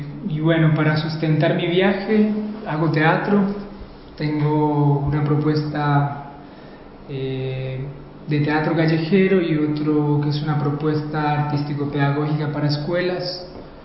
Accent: Colombia; moved away as an adult; now in Argentina; Viví 6 años en Buenos Aires, me vine de Colombia a Buenos Aires a estudiar en una escuela de teatro, de mimo en particular.

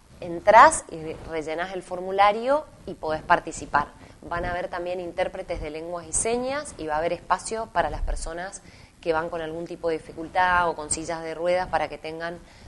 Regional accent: Argentina; como misioneros y como argentinos

